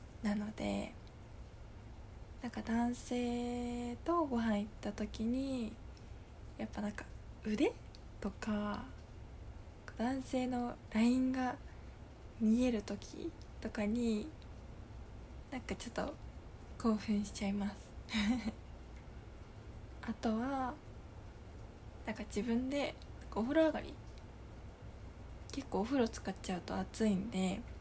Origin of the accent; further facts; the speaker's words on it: Niigata, Japan; 出身地はお米で有名な新潟です。